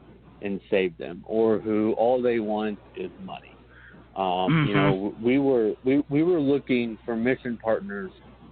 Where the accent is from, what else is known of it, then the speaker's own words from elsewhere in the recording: Texas, United States; You know, you would think growing up in Texas, I would know Spanish, but I took French all through high school.